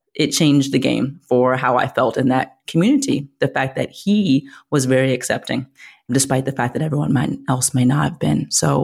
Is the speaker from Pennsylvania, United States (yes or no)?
yes; Pittsburgh, Pennsylvania, United States; But I was born in Pittsburgh. Most people don't know that.